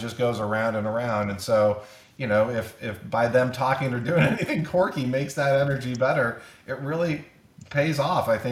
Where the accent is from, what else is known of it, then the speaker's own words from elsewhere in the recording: Utah, United States; growing up in Utah, both Southern and Northern Utah